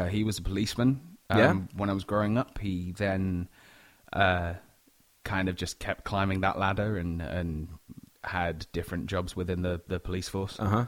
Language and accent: English; Little Chalfont, South East England, United Kingdom; I'm from a county called Buckinghamshire in a little village called Little Chalfont. Just outside of London.